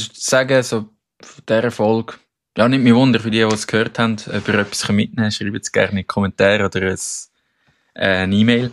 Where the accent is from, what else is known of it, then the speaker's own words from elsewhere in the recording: Switzerland; Also gerade ich, wie ich aufgewachsen bin in der Schweiz und wie ich jetzt lebe